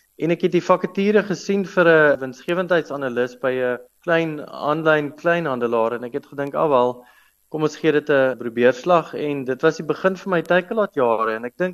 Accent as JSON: {"language": "Afrikaans", "town": "Paarl", "region": "Western Cape", "country": "South Africa", "tie": "born or raised there", "said": "Ek het wel in die Parel groot geword, ek is een baie trotse galpel. Ek was 12 jaar daar op skool, van laerskool tot hoërskool en toe daar gematrikuleer."}